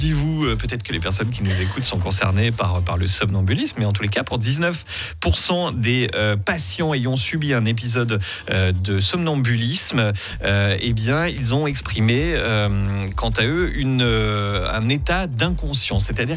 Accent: Switzerland; Il y a une grosse étude qui a été menée chez nous en Suisse, du côté de Lausanne

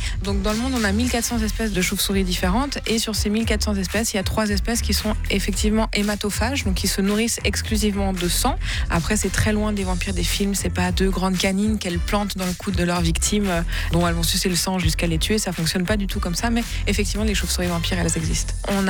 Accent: Switzerland; Chez nous, en Suisse et plus largement en Europe, les chauves-souris elles sont toutes insectivores

